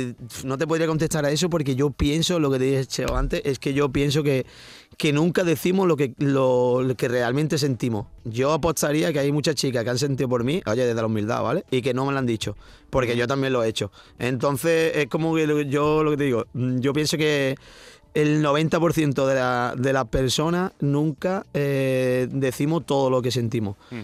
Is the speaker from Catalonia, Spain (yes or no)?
no; Málaga, Andalusia, Spain; yo soy muy de Málaga. La distancia es complicada, la verdad.